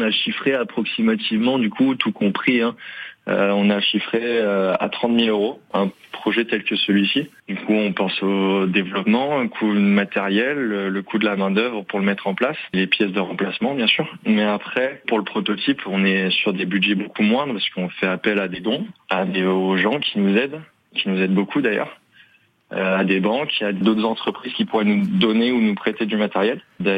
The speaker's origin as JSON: {"language": "French", "town": "Vannes", "region": "Brittany", "country": "France", "moved": "as an adult", "said": "Moi, je viens de Vannes pour être précis, mais bon, je me suis expatrié à Angoulême pour faire mes études."}